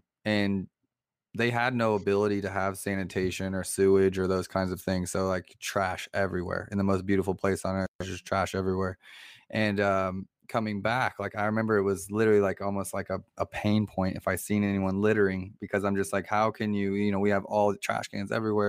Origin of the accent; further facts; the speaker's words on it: Montreal, Quebec, Canada; born there; I was born in Montreal, so I'm a dually. I got my citizenship when I turned 18, so I haven't been everywhere in Canada, but I'm from up north.